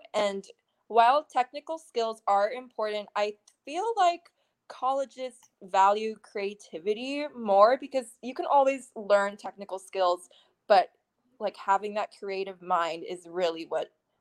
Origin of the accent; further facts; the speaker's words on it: Virginia, United States; Oh boy, I'm from Northern Virginia, and that area is extremely academically competitive.